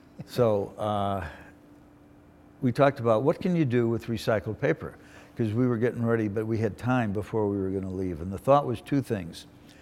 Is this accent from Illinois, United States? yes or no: yes; Chicago, Illinois, United States; we went back to Chicago, which was my hometown, before we were going to leave for Puerto Rico